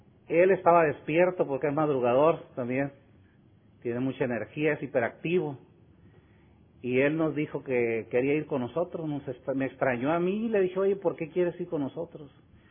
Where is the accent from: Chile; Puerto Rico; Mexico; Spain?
Mexico; Culiacán, Sinaloa; yo voy a Barandilla, allá en mi ciudad, en Culiacán.